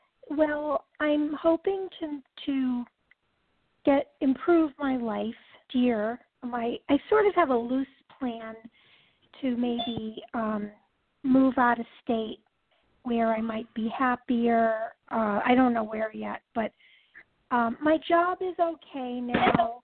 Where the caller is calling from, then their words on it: California, United States; California.